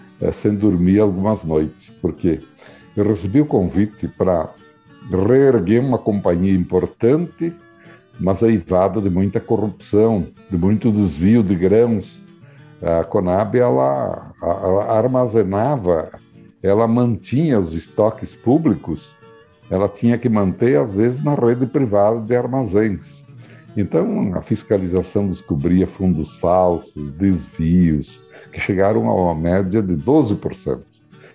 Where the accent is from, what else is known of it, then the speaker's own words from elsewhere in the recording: Marau, Rio Grande do Sul, Brazil; Veja você, eu sou de Marau, Rio Grande do Sul, mas do interior de Marau. Meus pais eram pequenos produtores